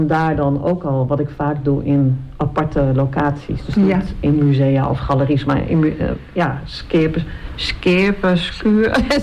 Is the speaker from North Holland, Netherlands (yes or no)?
yes; Texel, North Holland, Netherlands; born or raised there; also born or lived in Enschede